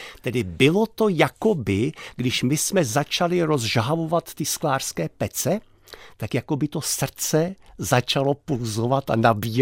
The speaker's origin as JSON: {"language": "Czech", "town": "Vyšší Brod", "region": "South Bohemian Region", "country": "Czechia", "tie": "born or raised there", "said": "Já jsem vyrůstal ve Vyšším Brodě, tedy u řeky, která teče, ale chatu jsme měli na Lipně, u řeky, která je zastavená."}